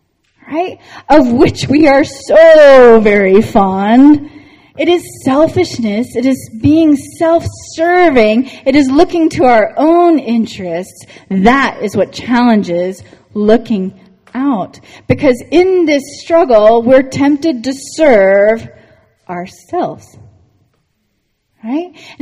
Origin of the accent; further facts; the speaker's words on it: East Coast, United States; I grew up on the East Coast. We grew up on the East Coast.